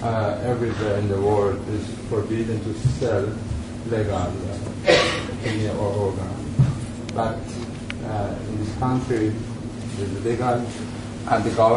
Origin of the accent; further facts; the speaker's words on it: Sweden; also born or lived in Iran; I'm from Sweden and Iran.